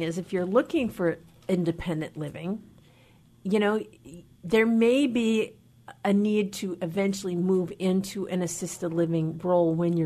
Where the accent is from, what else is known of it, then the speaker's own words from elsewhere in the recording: Anacortes, Washington, United States; That's amazing. My hometown, Anacortes.